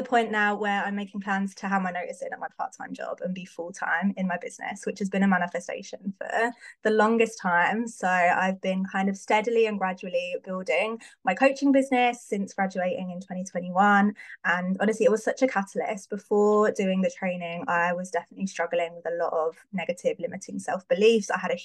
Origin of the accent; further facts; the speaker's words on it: London, United Kingdom; I'm from London in the UK.